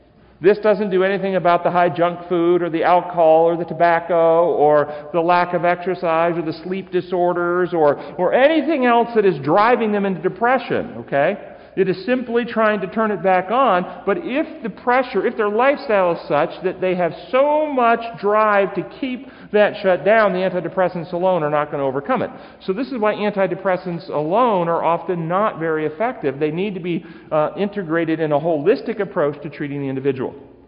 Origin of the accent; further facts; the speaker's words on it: Tennessee, United States; accent: southern; You know I am from Tennessee, don't you? So I can talk with a southern accent if you'd rather.